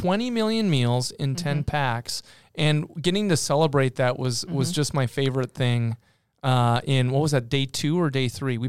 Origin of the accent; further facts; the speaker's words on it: North Dakota, United States; The town I grew up in was only 1,000 people. It's 50 times the size of the town that I grew up in North Dakota.